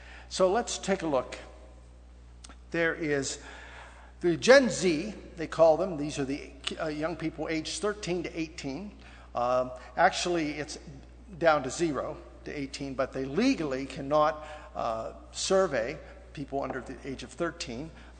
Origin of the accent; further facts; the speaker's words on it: California, United States; I says, "It's liquid sunshine. We're from Southern California. Let it rain."